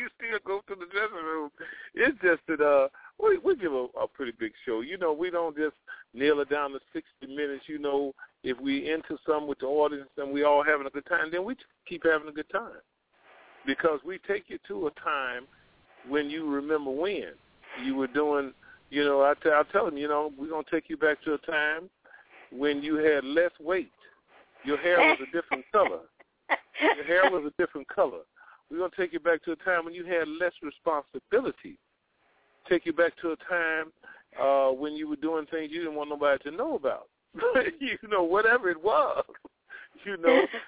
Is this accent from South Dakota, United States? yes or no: no; Gary, Indiana, United States; I'm from Gary, like I said, I'm from Gary, Indiana. I live across the street from